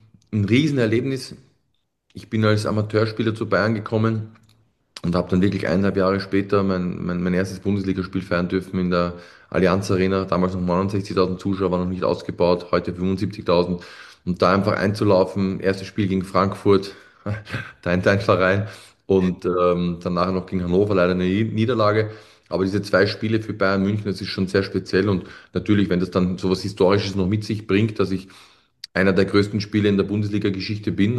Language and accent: German; Austria; Das ist bei uns in Österreich die höchste Trainerausbildung.